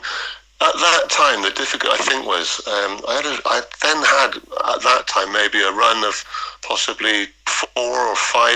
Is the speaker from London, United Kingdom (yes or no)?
no; Bristol, South West England, United Kingdom; obviously I live in Bristol, I'm from Bristol, I've come back to Bristol for my children to grow up